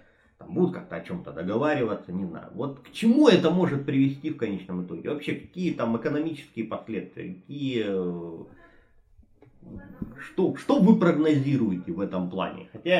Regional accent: Mariupol, Donetsk Oblast, Ukraine; я родом из Мариуполя, и я отчетливо понимаю

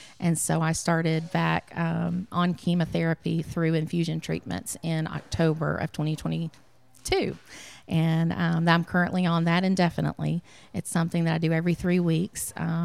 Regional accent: Memphis, Tennessee, United States; born there; now in Athens, United States; I was not. No, I was born in Memphis, Tennessee. We've been in the North Alabama area for almost 18 years, but we moved to Athens 9 years ago in August.

